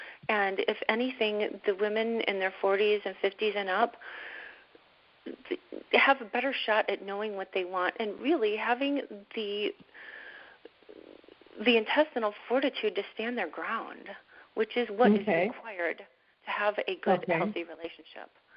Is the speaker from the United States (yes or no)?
yes; Chicago, Illinois, United States; I'm from the Midwest. I'm a Chicago girl, and I am your straight talking Midwestern love coach girl